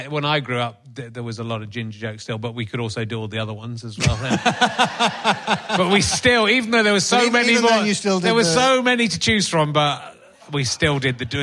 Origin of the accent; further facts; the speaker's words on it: North East England, United Kingdom; we come from the Northeast